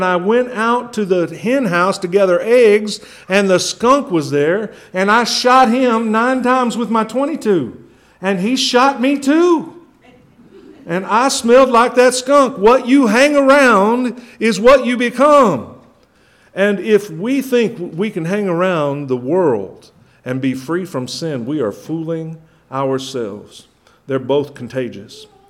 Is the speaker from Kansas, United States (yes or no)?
yes; Kansas, United States; And I grew up in Kansas and I say you guys. I still say y'all once in a while, but that's because I've been in Texas for a long time.